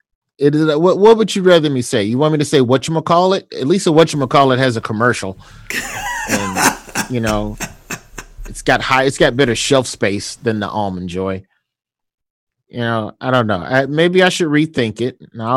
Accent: Southern United States, United States; And we talk, me being a Southerner, I'm biscuits and gravy. I'm sweet tea till I die.

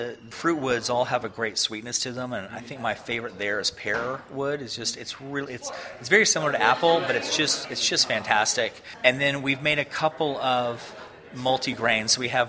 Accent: Nashville, Tennessee, United States; also born or lived in New York City; I'm from Nashville, but I lived in New York City for 9 years.

